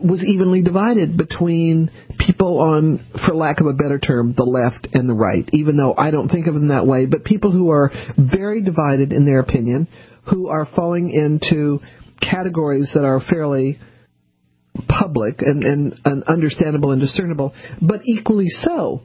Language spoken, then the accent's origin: English; New Orleans, Louisiana, United States; born there